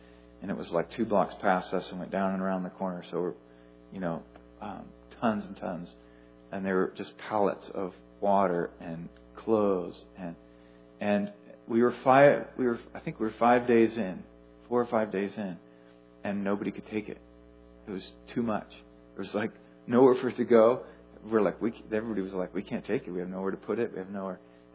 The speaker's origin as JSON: {"language": "English", "region": "Texas", "country": "United States", "said": "We're from Texas. There's Texas flags everywhere."}